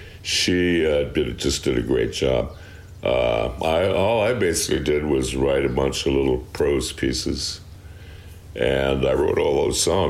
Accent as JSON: {"language": "English", "region": "Iowa", "country": "United States", "tie": "born or raised there", "also_born_or_lived": "Missouri / Kansas", "said": "I was raised not just in Iowa, but also in southern Missouri and southern Kansas. When my dad was a preacher, he was from southern Missouri. And we spent about 5 years down in a town called Parsons, Kansas, just north of the Oklahoma border."}